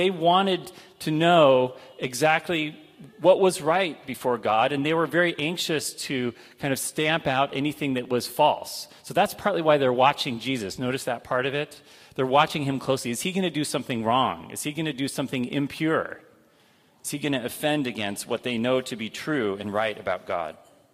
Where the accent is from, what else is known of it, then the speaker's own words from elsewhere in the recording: California, United States; now in Minnesota, United States; Now, I grew up in California in a dry climate, unlike Minnesota this year, right, where we've had so much water.